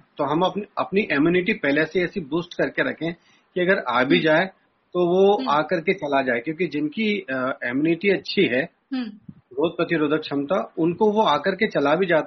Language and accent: Hindi; Bhopal, Madhya Pradesh, India; सबसे पहले मैं मध्य प्रदेश भोपाल से हूँ और शासकीय सेवक हूँ